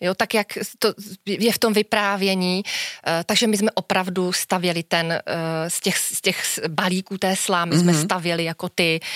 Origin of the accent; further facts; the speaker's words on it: Ostrava, Moravian-Silesian Region, Czechia; pocházím z Ostravy a strávila jsem tam vlastně půlku života. Tak, tak to musí být znát. A Ostrava není diagnóza, ale Ostrava je prostě specifická. A já přesto, že už více než 20 let žiju v Praze, tak se tam strašně ráda vracím.